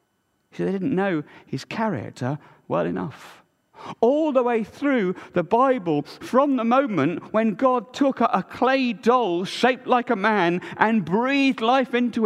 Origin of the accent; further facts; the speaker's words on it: Reading, South East England, United Kingdom; Most of you will know that I was born and brought up in Reading, or just outside of Reading.